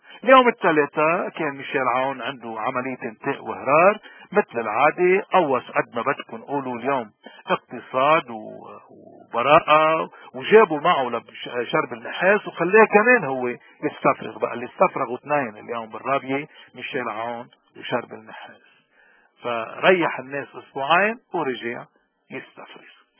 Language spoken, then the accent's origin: Arabic; Lebanon; ونحن كلبنانيين اكتر الناس جربنا هالجامعة